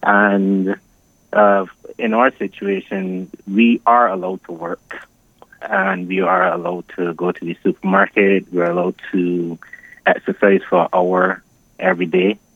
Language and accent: English; Saint Peter, Barbados; now in London, United Kingdom; I am from St. Peter originally.